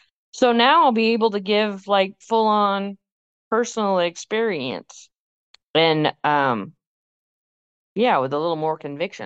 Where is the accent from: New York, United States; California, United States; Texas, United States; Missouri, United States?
Texas, United States; I mean, most people know I grew up in Texas.